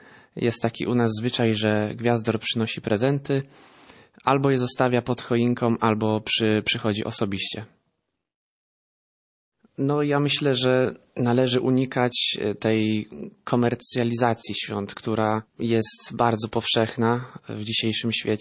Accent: Greater Poland Voivodeship, Poland; Ja pochodzę z Wielkopolski, także u mnie staramy się mieć na stole 12 potraw.

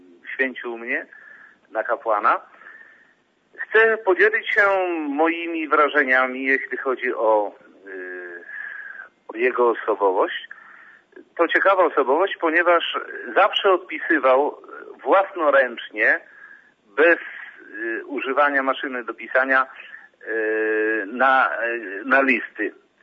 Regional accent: Białystok, Podlaskie Voivodeship, Poland; now in Switzerland; jestem tutaj w Szwajcarii od wielu lat, a pochodzę z diecezji z Białegostoku.

